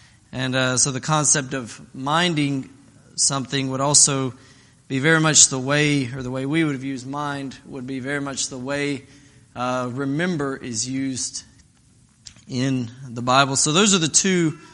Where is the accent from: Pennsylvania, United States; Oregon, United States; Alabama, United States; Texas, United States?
Alabama, United States; I grew up in South Alabama.